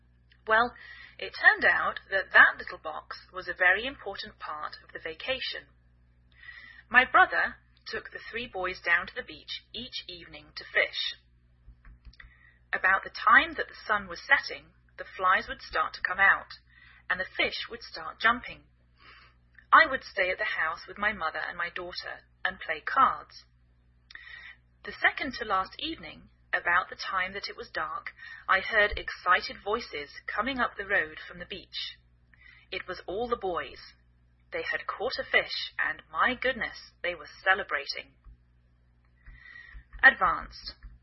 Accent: England, United Kingdom; now in United States

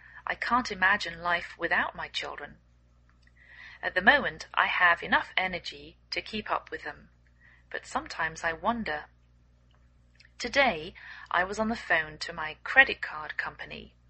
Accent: England, United Kingdom; I'm English

